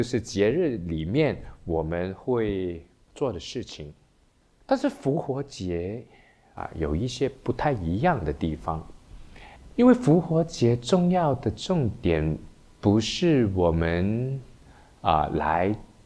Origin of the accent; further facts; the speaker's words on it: Hong Kong; first language Cantonese; Chinese is a second language; 当然我是 made in Hong Kong，我在香港出生长大，但是我从小的时候，理论上我第一个语言啊，我不是说我第一语言哈，我是说第一个语言是粤语